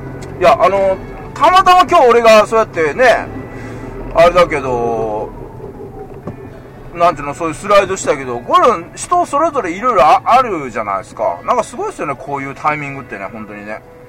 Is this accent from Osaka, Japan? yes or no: yes; Sakai, Osaka, Japan; もね、地元大阪で、大阪の堺なんでね。